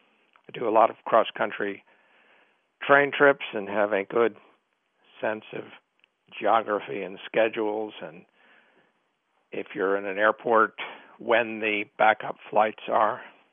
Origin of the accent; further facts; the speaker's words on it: Connecticut, United States; I grew up in Connecticut. My father had season tickets.